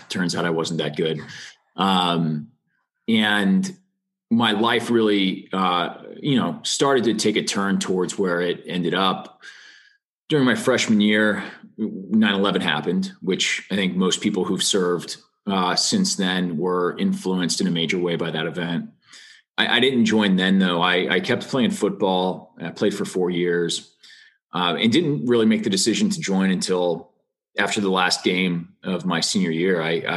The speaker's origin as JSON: {"language": "English", "region": "Midwest", "country": "United States", "tie": "born or raised there", "said": "I grew up in the Midwest for most of my life."}